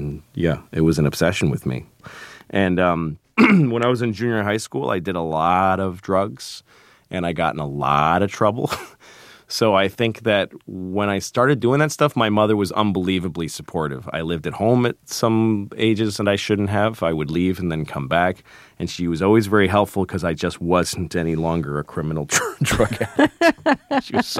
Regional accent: Boston, Massachusetts, United States; And I grew up in Boston

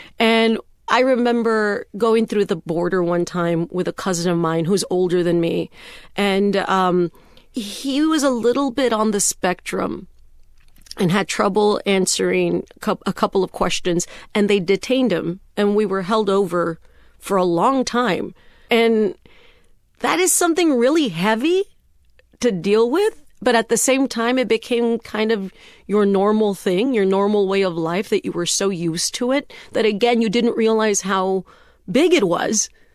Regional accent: McAllen, Texas, United States; Well, you know, in the border town that I grew up in McAllen, Texas, it's a border town.

